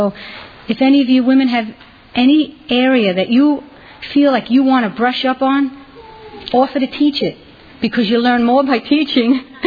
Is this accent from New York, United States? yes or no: yes; New York City, New York, United States; Growing up in New York City, I did not hear anything about submission.